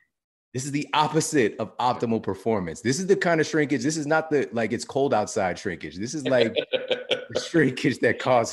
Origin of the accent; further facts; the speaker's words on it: St. Louis, Missouri, United States; And I'm from St. Louis, Missouri. So, you know, well noted to be, well, that's what we call it around there, baseball heaven.